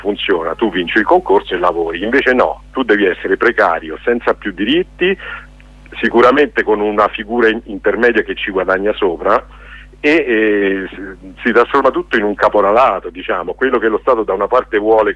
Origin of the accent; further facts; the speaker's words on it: Rome, Lazio, Italy; io sono di Roma, a Caracalla